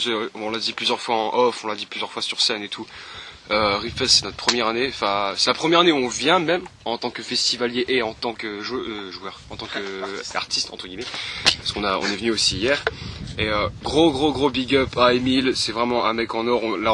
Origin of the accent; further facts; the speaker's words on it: Portugal; C'est parce que je suis portugais, c'est ça?